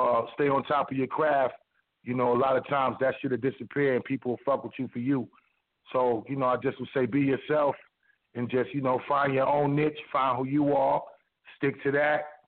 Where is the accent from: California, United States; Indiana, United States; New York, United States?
New York, United States; Queensbridge; also born or lived in Brooklyn; I was raised in Queensbridge. Spent majority of my life there between Queensbridge and Brooklyn. Till I moved out, you know what I'm saying?